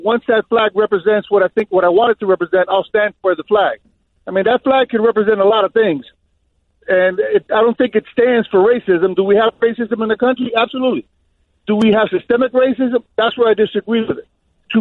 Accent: Miami, Florida, United States; Secondly, I'm from Miami, and Cap said some things down here praising Fidel Castro.

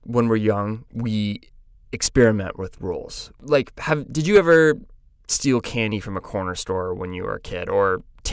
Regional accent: Des Moines, Iowa, United States; And I was from Des Moines, Iowa, but I didn't actually know how to pronounce Des Moines.

